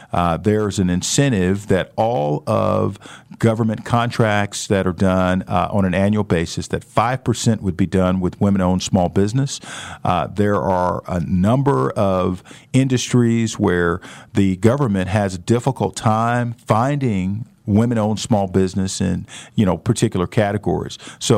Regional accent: St. Louis, Missouri, United States; You know, I grew up in St. Louis, And as a kid, I think I always did have an entrepreneurial spirit.

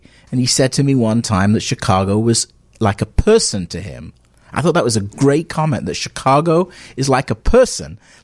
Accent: Manchester, North West England, United Kingdom; You know, I'm from Manchester.

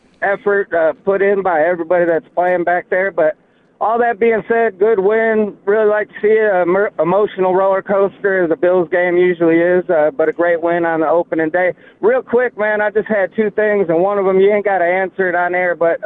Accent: Buffalo, New York, United States; No, don't let my accent fool you. I'm born and raised in Buffalo, New York.

